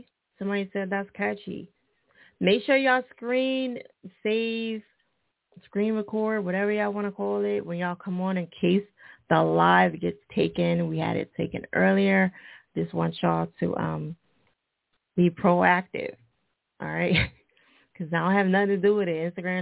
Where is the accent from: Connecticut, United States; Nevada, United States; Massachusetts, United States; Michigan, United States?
Massachusetts, United States; Boston; Because I love me some Boston people. You know, they're like, that. I'm from Boston.